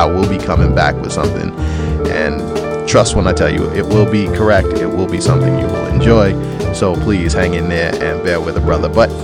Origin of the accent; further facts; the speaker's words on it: New York, United States; You know, I'm a New Yorker till I do or die, fam.